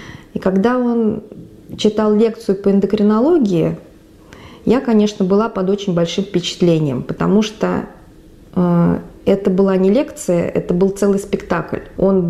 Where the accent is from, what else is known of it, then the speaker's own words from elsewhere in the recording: Tyulgan, Orenburg Oblast, Russia; Я родилась в Оренбургской области, в поселке Тюльган. Находится на границе с Башкирией.